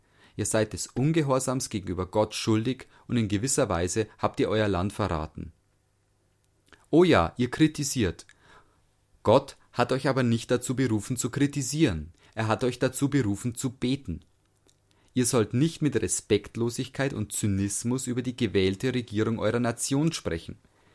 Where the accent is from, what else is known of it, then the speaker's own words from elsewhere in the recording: United Kingdom; German is a second language; Wie ihr wisst, stamme ich aus Großbritannien. 2 Jahre lang lebten meine Frau und ich in der Gegend von Chicago.